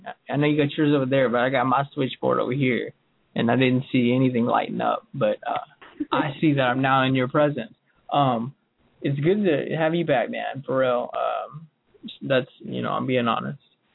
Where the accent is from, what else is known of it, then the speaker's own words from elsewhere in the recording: the South, United States; Dude, I'm from the South.